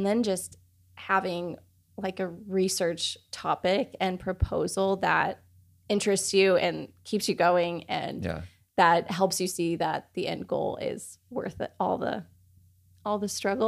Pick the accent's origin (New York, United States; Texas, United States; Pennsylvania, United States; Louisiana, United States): Texas, United States; Dallas; I would call it home. I do hail originally from Dallas, Texas, so it's fun to be back in my home state.